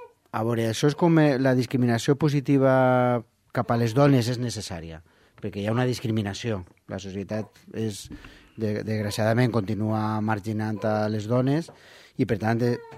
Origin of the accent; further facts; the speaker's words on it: Valencia, Valencian Community, Spain; jo soc de València.